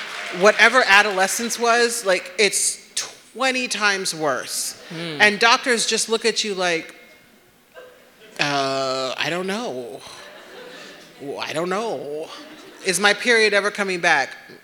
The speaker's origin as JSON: {"language": "English", "region": "Nebraska", "country": "United States", "said": "I am from Nebraska."}